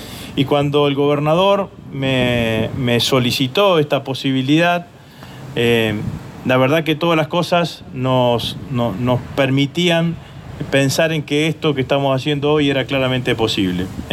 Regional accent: Santa Fe, Argentina; como santafesino, contento de poder colaborar, de estar aquí en mi provincia, en nuestra provincia

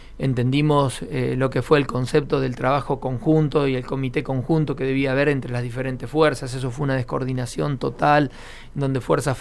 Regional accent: Argentina; Nosotros somos argentinos, igual que la provincia de Buenos Aires, igual que la capital federal

